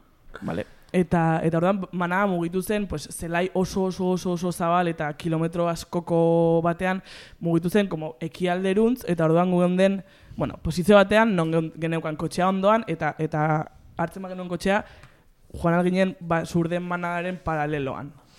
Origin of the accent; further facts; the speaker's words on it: Carcastillo, Navarre, Spain; kurtsoan zehar aste buruetan eta uda asko pasaitut literalmente 16 urte bete arte nire herrian, Zarrakaztelun, herriberan.